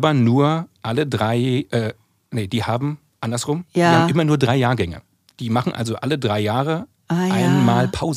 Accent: Saxony-Anhalt, Germany; ich habe dir eben erzählt, dass ich aus Sachsen-Anhalt komme und dass ich einen keinen Berliner Akzent habe, aber dass man sehr viel Icke und sowas bei mir auch sagt.

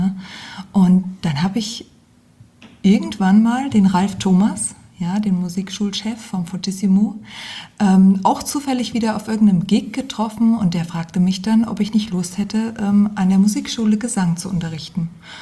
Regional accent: Geisa, Thuringia, Germany; Ich komme ursprünglich aus Geisa, aus Wiesenfeld. Und das sind ja so 30 Kilometer oder so. Und ja, da ist nicht so viel los wie in Fulda, ne?

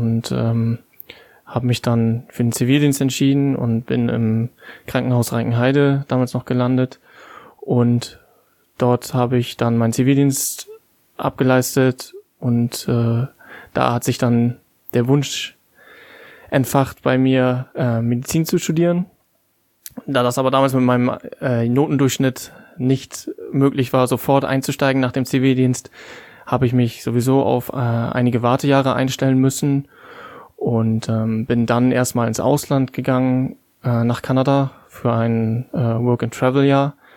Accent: Bremerhaven, Bremen, Germany; Und somit habe ich mich dann entschlossen, wieder zurück in meine Heimat zu gehen und an der Hochschule Bremerhaven mein Informatikstudium fortzusetzen.

